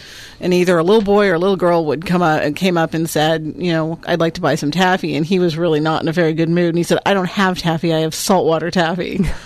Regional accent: Montreal, Quebec, Canada; Montreal.

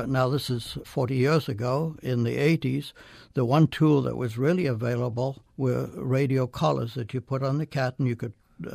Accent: Zimbabwe; moved away as an adult; now in United States; I grew up in Zimbabwe, and I always wanted to study wildlife, and where better to study than Africa?

